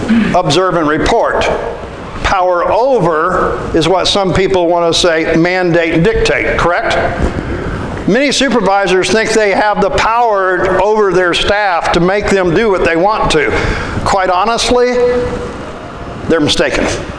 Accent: Midwest, United States; I'm from the Midwest. We're kind of plain folk.

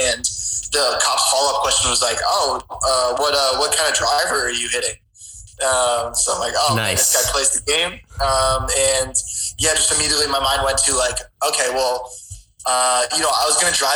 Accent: Barnstable, Massachusetts, United States; Dude, I grew up on Cape Cod, so it was, like, in Barnstable.

